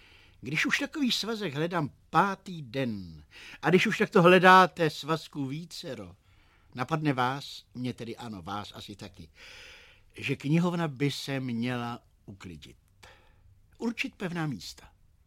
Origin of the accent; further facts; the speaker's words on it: Plzeň, Plzeň Region, Czechia; na lavičce před knihovnou mého rodného města, tedy v Plzni.